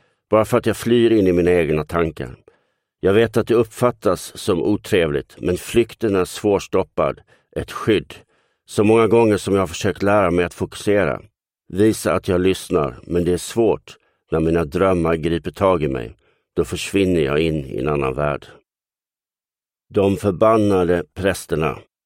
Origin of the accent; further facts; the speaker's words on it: Lund, Skåne, Sweden; Jag är en bohem från Lund.